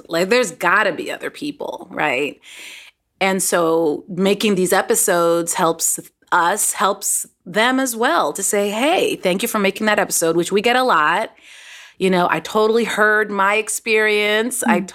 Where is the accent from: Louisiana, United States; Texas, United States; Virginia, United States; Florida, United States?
Texas, United States; You know, like I said, I grew up in Texas. I didn't grow up around a lot of Black African-American people. I grew up around some Sudanese people, Arabs and Muslims and all different kinds of people like that.